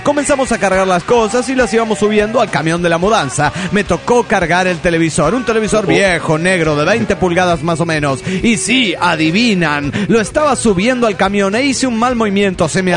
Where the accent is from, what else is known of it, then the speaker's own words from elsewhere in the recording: Turmero, Aragua, Venezuela; de Turmero, Venezuela.